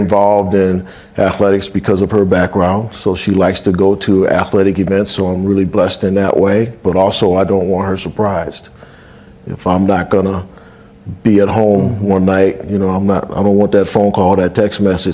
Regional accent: Cleveland, Ohio, United States; The fact that I am from Ohio and Cleveland, and I was hopeful when I came here that this would be my last job and I would end my career in the state that I love.

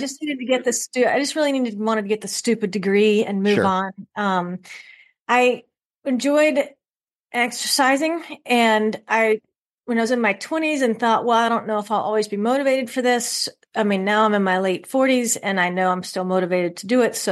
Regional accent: Louisiana, United States; also born or lived in Missouri / Oklahoma / Arkansas; People say, where are you from? And I say, I'm from the South. I'm primarily from Louisiana. I was born in North Louisiana. And then I'll say this, second grade, we moved to Missouri.

